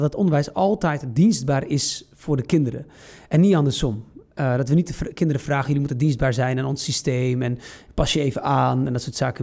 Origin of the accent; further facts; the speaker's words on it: Rotterdam, South Holland, Netherlands; born there; Ik kom uit het noorden van Marokko. Ik kom uit het noorden van Marokko. Ik ben geboren in Rotterdam.